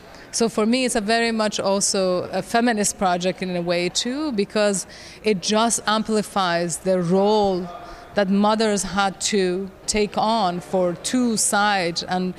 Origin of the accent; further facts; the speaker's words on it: Iran; I grew up in Iran, and I grew up as a Baha'i minority, which is a persecuted, systemically persecuted in Iran.